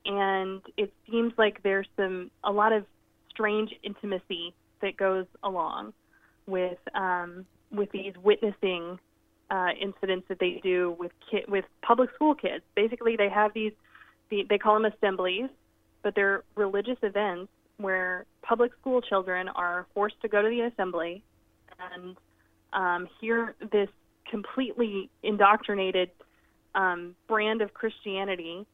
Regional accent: Oklahoma, United States; You know, I'm from Oklahoma, so we're talking about right-wing religious Southern Baptist Central.

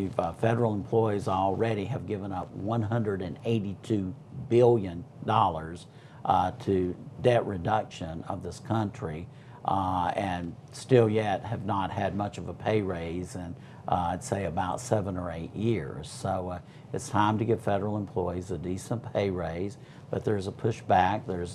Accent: Kannapolis, North Carolina, United States; as a kid growing up in Kannapolis, all the streams around the area that I grew up, I always thought water was supposed to be black and brown

